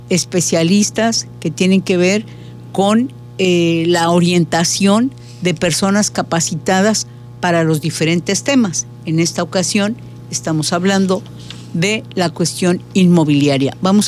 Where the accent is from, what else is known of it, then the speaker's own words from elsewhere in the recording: Mexico; como mexicanos tenemos todos derecho.